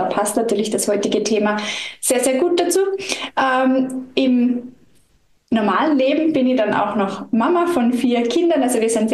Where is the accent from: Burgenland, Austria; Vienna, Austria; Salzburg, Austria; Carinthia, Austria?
Salzburg, Austria; ich komme direkt aus den Bergen, aus dem Salzburger Land, eben mitten im Wald quasi zu Hause.